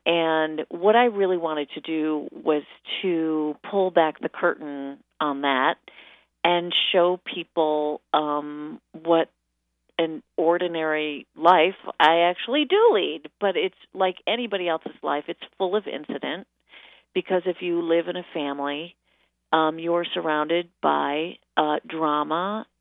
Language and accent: English; Freeville, New York, United States; also born or lived in Chicago; when I moved back to my little hometown, I moved to Freeville from Chicago to take care of my mother at the end of her life.